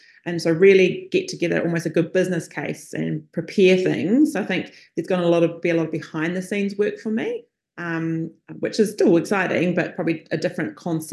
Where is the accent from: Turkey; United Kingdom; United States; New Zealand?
New Zealand; I'm from New Zealand.